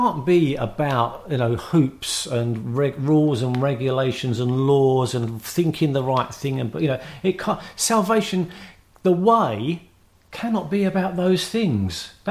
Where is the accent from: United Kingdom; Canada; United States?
United Kingdom; England; Now, I'm English. I watch with amazement what goes on in America at the moment.